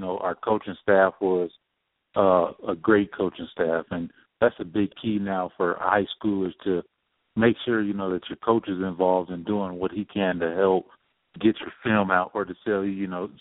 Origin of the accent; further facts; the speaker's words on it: Denver, Colorado, United States; I'm from Denver, Colorado.